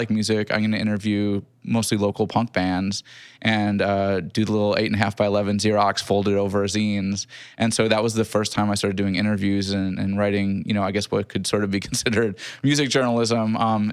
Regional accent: Chicago, Illinois, United States; now in Bay Area, United States; Even before I moved to the Bay Area, I grew up in the Chicago area.

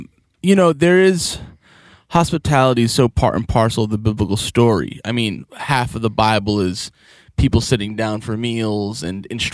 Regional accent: New York City, New York, United States; I live in Ridgewood. It's not the neighborhood I grew up in Queens, but I've been in and around it a long time.

